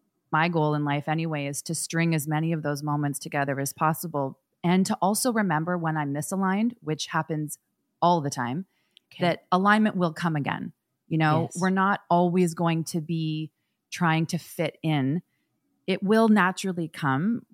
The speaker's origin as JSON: {"language": "English", "town": "Toronto", "region": "Ontario", "country": "Canada", "tie": "born or raised there", "said": "I'm from Toronto, and I was raised by hundreds of people who probably didn't know they were raising me, but they became my village, my family."}